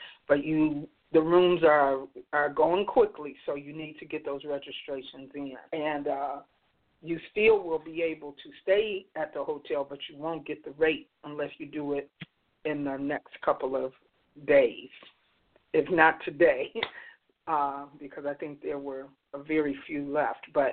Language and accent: English; Chicago, Illinois, United States; I'm from Chicago, and I've never witnessed the things that they've witnessed.